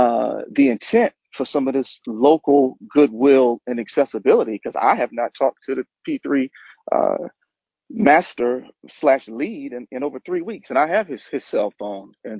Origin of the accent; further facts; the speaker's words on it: Savannah, Georgia, United States; those concerns are not being raised as a 50-50 partner, born and raised in Savannah in the district.